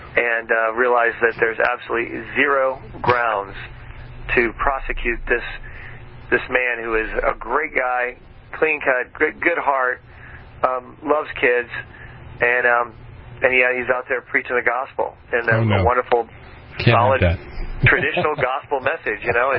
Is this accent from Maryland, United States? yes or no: no; Texas, United States; You know, I'm a Texan, too. I went to school in Texas.